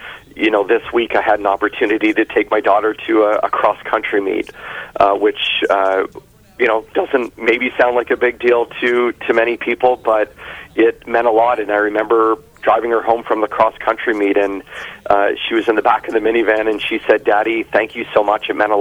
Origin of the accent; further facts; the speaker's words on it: Newbury, Ontario, Canada; I grew up in Newbury, in rural towns, in villages across our riding